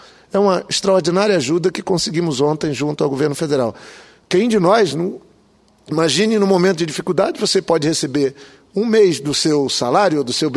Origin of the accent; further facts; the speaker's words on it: Rio Branco, Acre, Brazil; born there; Rio Branco, boa parte da minha cidade, onde nasci, virou fundo de rio.